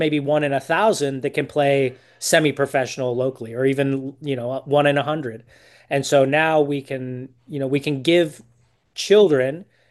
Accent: Oakland, California, United States; born there; Well, I was born in Oakland.

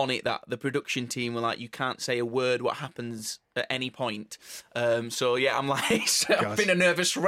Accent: Barnsley, Yorkshire and the Humber, United Kingdom; It'd be rude not to, wouldn't it, being a Yorkshireman?

